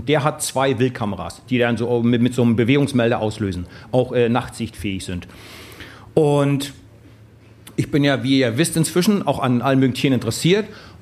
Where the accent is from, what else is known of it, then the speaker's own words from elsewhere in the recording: East Germany, Germany; keine Frage über den alten Osten, wo ich groß geworden bin.